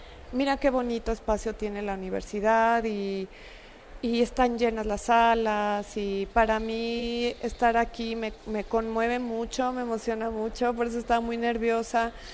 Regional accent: Guadalajara, Jalisco, Mexico; Soy de Guadalajara, hay que apoyar a los tapatíos.

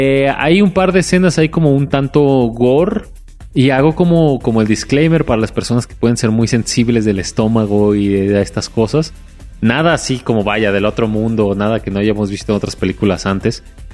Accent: Guadalajara, Jalisco, Mexico; siendo mexicanos y más específicamente tapatíos

